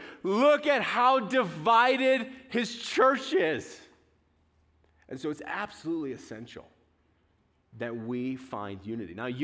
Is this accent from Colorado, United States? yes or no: yes; Colorado, United States; also born or lived in Kansas; I was born in Kansas, and a week later, my family moved to Colorado.